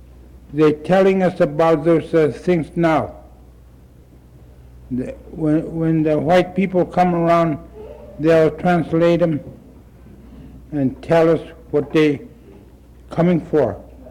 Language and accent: English; Alaska, United States; I was born, I won't point at which places I was born up there in Serpentine River. Ever since I remember, from childhood, we live in up there in Serpentine in Ranger Camp.